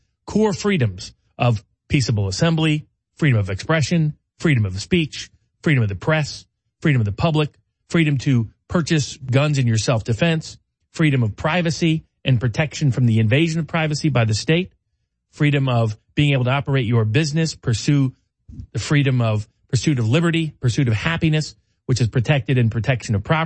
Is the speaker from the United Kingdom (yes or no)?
no; Chattanooga, Tennessee, United States; Indeed, in my hometown in Chattanooga, Tennessee, the mayor threatened the citizens